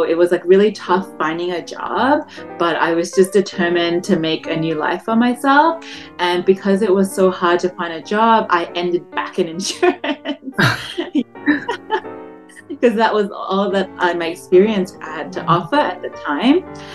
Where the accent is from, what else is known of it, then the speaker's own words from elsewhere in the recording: Melbourne, Victoria, Australia; now in Canada; So I grew up in Melbourne. I do remember, like, being very conscious that I was Asian, that I was like the other.